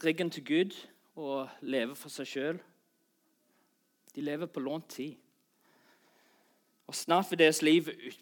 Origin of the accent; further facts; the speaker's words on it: Australia; Og 6 år senere, mens kompisene mine er hjemme i Australia, sant, de hadde fått seg jobb, kjøpt seg hus, begynner å etablere seg i livet.